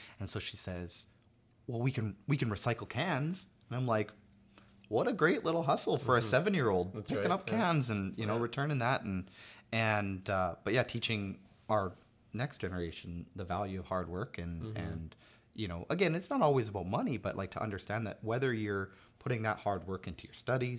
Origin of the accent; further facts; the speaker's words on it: Germany; moved away; I came from Germany.